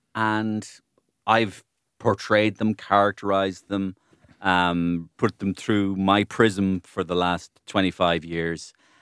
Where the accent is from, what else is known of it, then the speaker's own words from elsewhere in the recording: Ireland; The idea is that I grew up in Ireland hearing stories about people staying in their cars, in their car parks, in golf clubs